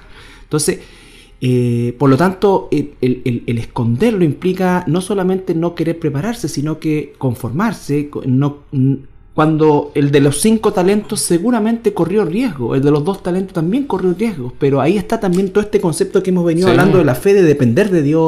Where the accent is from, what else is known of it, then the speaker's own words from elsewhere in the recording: Antofagasta, Chile; no iba a mi ciudad natal, Antofagasta